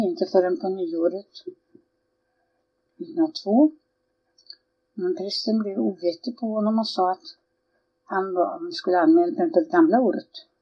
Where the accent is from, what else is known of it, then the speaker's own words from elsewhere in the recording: Bersbo, Östergötland, Sweden; Ja, sen flyttade vi till barnstugan och där växte jag upp. Och platsen heter Bersbo och där är en massa gruvor.